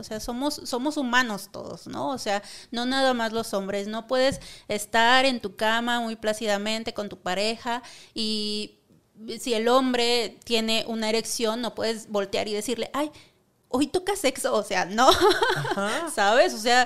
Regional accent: Monterrey, Nuevo León, Mexico; now in Mexico City, Mexico; Bueno, soy originaria de Monterrey.

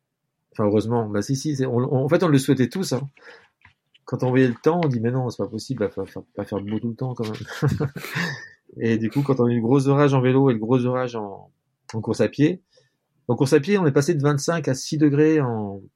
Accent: Brittany, France; J'aime bien les conditions météo difficiles. Je suis breton.

